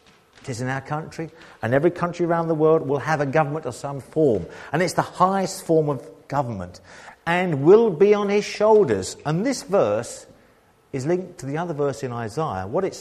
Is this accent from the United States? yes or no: no; United Kingdom; Being British, I have a problem with this verse.